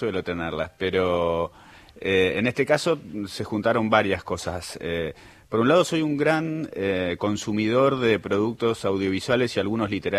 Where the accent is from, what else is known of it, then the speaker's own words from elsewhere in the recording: Buenos Aires, Argentina; born there; el barrio donde yo nací, Pompeya